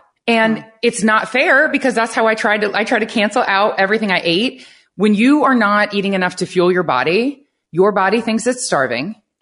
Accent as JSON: {"language": "English", "region": "Ohio", "country": "United States", "tie": "born or raised there", "said": "I grew up in Ohio, and I was the oldest of four girls, and all four of us ended up playing Division I soccer in college."}